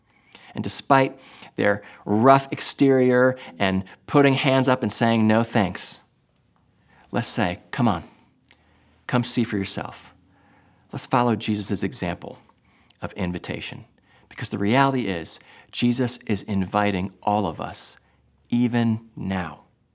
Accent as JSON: {"language": "English", "region": "New Jersey", "country": "United States", "said": "Now, listen, I'm from New Jersey."}